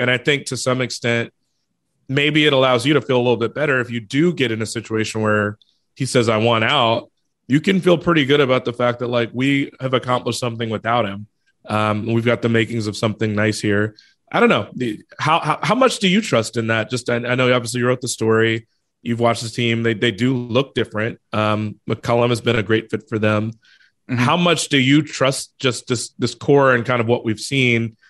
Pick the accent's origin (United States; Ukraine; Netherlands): United States; Chicago, Illinois; just because I'm from Chicago and grew up watching them